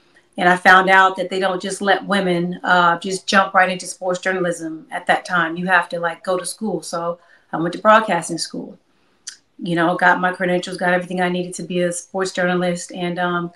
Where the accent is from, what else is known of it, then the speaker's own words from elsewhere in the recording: Inglewood, California, United States; also born or lived in St. Louis, Missouri; Young black girl from Inglewood, California. I was born in St. Louis, Missouri. I never want people to not know that part about me. Born in St. Louis, moved to Los Angeles around the age between like 4 and 5 years old.